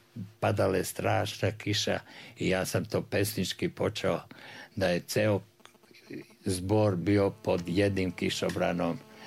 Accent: Kruševac, Šumadija and Western Serbia, Serbia; Onda sam prešao u Kruševac, pošto je to bio moj rodni grad tamo.

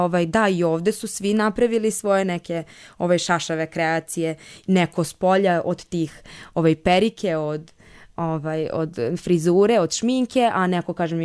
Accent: Bačka Palanka, Vojvodina, Serbia; Pa ja sam rođena u Bačkoj Palanci, to je jedan grad u Vojvodini u Srbiji, i ja sam tamo nekako odrastala

